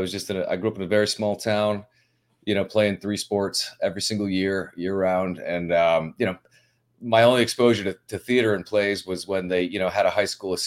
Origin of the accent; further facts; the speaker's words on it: New York, United States; now in Los Angeles, United States; I grew up in upstate New York. I went to Ithaca College out there, a wonderful college down in Western New York. So, but I've been in LA for, gosh, I guess half my life now.